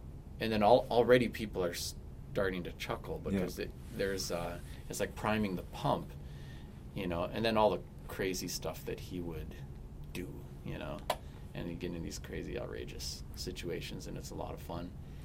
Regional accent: Leech Lake, Minnesota, United States; and I'm from Leech Lake.

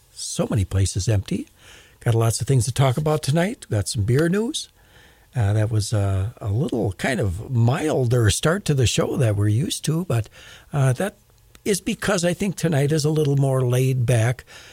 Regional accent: Wisconsin, United States; Now, I don't know where that is, and I grew up in Wisconsin.

